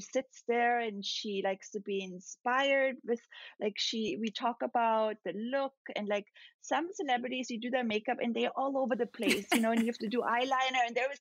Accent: Austria; And especially where I grew up in Austria, being surrounded by very natural looking women

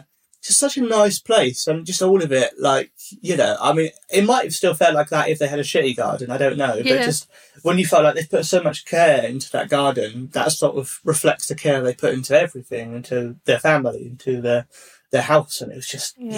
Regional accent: East of England, United Kingdom; I grew up in the southeast, and I grew up in Hertfordshire, which I know is like a fucking posh hellhole full of Tories everywhere.

